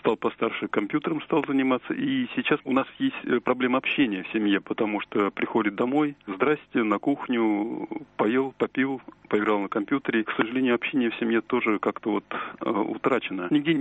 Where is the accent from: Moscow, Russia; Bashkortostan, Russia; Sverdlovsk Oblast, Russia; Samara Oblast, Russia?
Moscow, Russia; Мне 50 лет, я москвич.